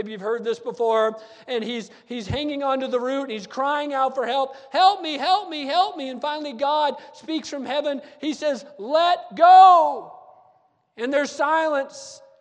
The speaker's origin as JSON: {"language": "English", "region": "New Mexico", "country": "United States", "said": "Well, I'm from New Mexico, you understand, and there's a lot of shifting sand and a lot of buildings that sink in New Mexico."}